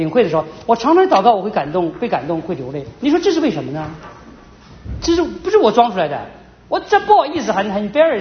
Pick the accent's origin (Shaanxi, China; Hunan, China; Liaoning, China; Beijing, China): Liaoning, China; Dalian; 哎我是大连人，我们大连是靠海边